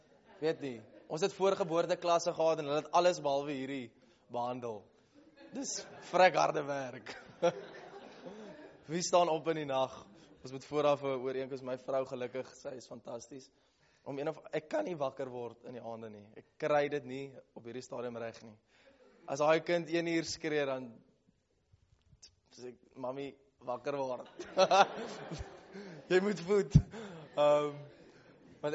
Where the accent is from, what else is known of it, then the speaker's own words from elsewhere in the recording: Paarl, Western Cape, South Africa; ek kom van die Parel af.